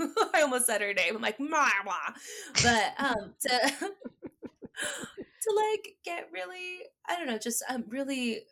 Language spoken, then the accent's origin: English; Philippines; So yeah, and really amplify like the experiences that we do cherish about being Filipino. You know, the community aspect of it.